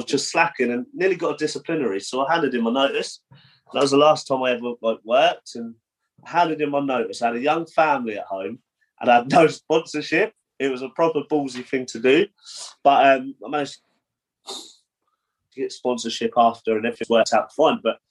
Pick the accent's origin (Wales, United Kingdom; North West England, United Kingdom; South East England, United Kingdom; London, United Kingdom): South East England, United Kingdom; Portsmouth; And it was in my hometown of Portsmouth as well.